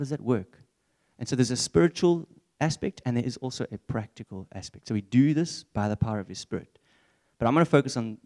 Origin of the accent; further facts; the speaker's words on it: Port Elizabeth, Eastern Cape, South Africa; But I grew up in Port Elizabeth. I was a little chokerki growing up in the Storehouse Church.